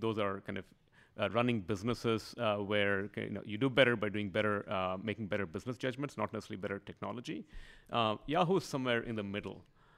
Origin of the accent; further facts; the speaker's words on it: India; also born or lived in Chennai / Mumbai / Bengaluru; I was born in India, in Madras.